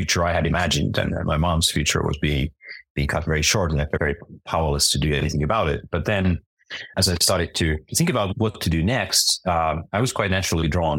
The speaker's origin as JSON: {"language": "English", "country": "Finland", "tie": "born or raised there", "said": "when I was growing up in Finland"}